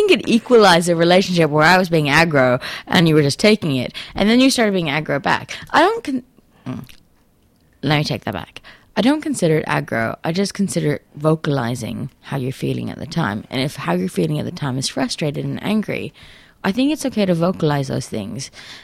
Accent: Tanzania; I grew up in Tanzania, which is just on the east coast of Africa, below Kenya, and just across from Zanzibar and Madagascar on the bottom.

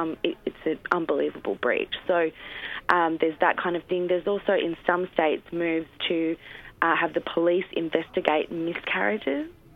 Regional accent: Queensland, Australia; Certainly in Queensland, my home state, it's still part of the criminal code to seek a termination

